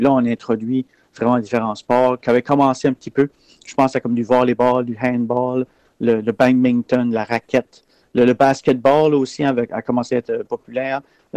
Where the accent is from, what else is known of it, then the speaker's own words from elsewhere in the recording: Caraquet, New Brunswick, Canada; Puis à Caraquet, on s'appelle toujours les Acadiens, parce qu'on est des Acadiens, puis on s'appelle les Acadiens de Caraquet.